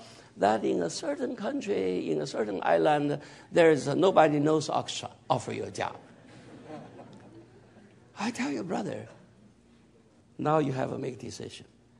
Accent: Cleveland, Ohio, United States; I like Cleveland, right? I'm from Cleveland.

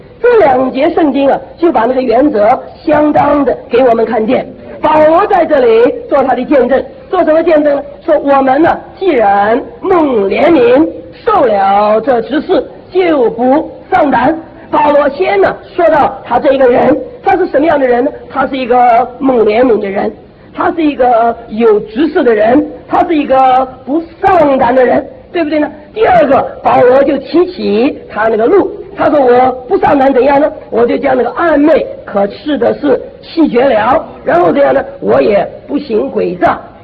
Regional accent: China; 我也是中国人，这是我的好处，到美国说美国人，到中国就成中国人，这是事实，对不对？我也是个中国人。

